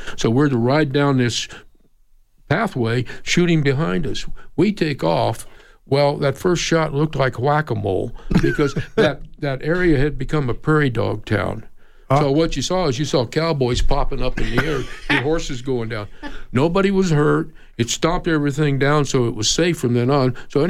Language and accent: English; Ruidoso, New Mexico, United States; because I grew up over in Ruidoso, New Mexico, but I would spend time with my dad over here in Arizona because my folks were separated.